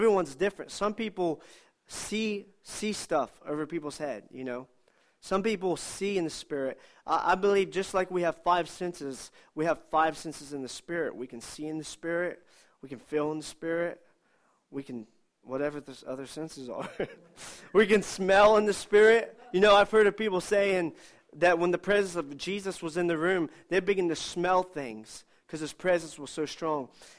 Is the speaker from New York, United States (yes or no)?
no; Ohio, United States; I don't know you. I'm from Ohio.